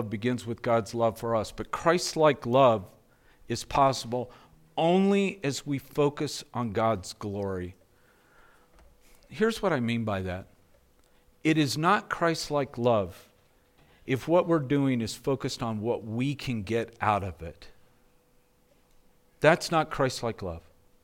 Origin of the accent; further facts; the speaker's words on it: Mayer, Arizona, United States; And I'm from Mayer. We don't go to Phoenix, you know. It's too far.